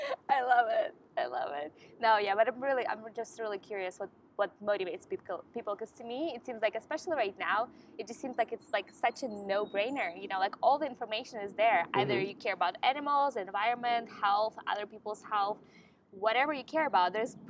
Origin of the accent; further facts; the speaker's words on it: Ukraine; English is a second language; I'm from Ukraine, so by religion, I'm Russian Orthodox.